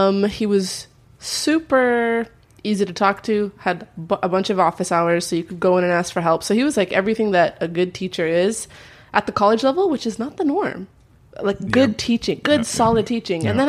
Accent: Vancouver, British Columbia, Canada; now in United States; I didn't grow up here. I grew up in Vancouver, Canada.

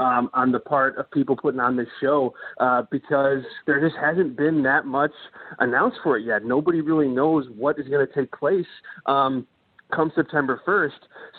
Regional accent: Chicago, Illinois, United States; And I'm from Chicago, Greg, and I can tell you the marketing in market here was slim to none

